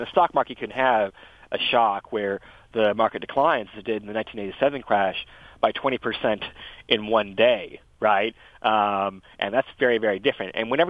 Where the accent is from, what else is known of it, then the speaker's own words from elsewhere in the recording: Michigan, United States; I did grow up in Michigan. I grew up in the Midwest, so you still have the kind of tradition of it's kind of your church as you kind of watch football on Sundays no matter what.